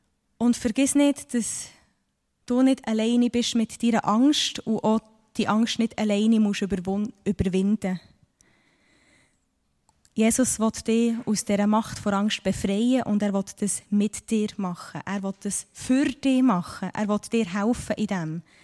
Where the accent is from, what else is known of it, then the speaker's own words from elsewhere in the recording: Switzerland; Wenn man hier bei uns in der Schweiz, denkt es mir nicht unbedingt gefährlich, ausser man ist in den steinigen Berg oben.